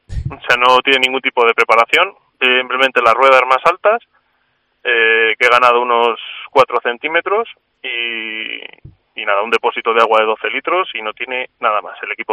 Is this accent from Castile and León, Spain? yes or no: yes; Cuéllar, Castile and León, Spain; Desde Cuéllar, concretamente